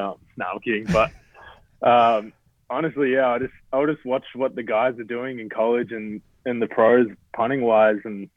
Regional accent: Australia; being Australian, I'm not the most, like, patriotic person, or I'm not the most Australian person going around.

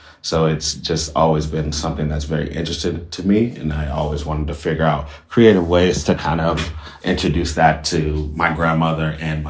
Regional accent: Oakland, California, United States; Well, I grew up in West Oakland. It's my first memory in my whole life, but my family has been in Oakland since about 1962, 63.

